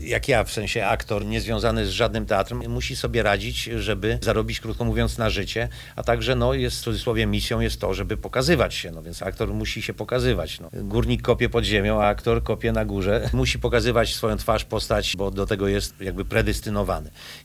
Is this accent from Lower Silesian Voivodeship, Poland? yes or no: yes; Jelenia Góra, Lower Silesian Voivodeship, Poland; I to wcale nie mówię dlatego, że akurat jestem stąd, tylko jest rzeczywiście przyjemnie. Lubię wracać tu właśnie, do Jeleniej Góry.